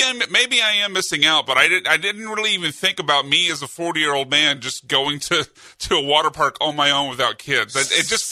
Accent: Deer Park, United States; No, like, I remember growing up playing in, because I grew up in Deer Park, and we would play, where we always would play, it was at the community center basketball court

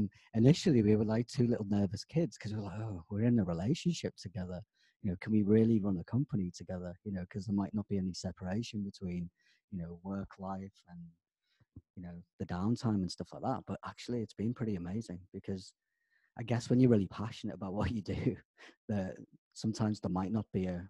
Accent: North West England, United Kingdom; because we grew up in the Northwest and there's amazing coastline and scenery

